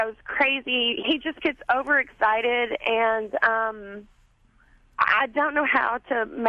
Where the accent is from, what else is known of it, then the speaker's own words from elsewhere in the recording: West Fork, Arkansas, United States; I'm from West Fork, Arkansas.